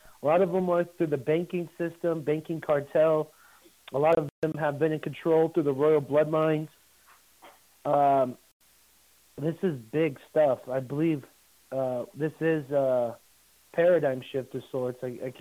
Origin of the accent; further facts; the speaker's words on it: United States; obviously I'm American